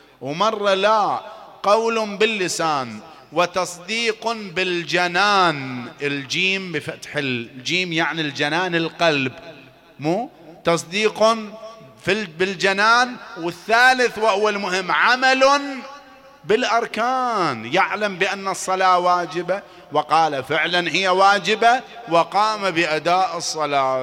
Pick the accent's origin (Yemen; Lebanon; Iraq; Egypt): Iraq; إذا كان عندك أقل فئة نقدية عندنا بالعراق اللي هي 250 دينار